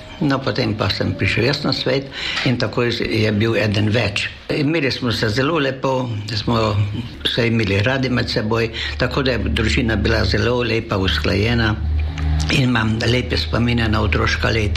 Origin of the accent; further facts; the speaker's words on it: Martinje, Mura, Slovenia; born there; Rojen sem v Martinju, to je na Goričkem, v Prekmurju, tam, kjer je čisto v mačarski meji. Pa rojen sem 11.11.1910, navadni kmečki družini domači.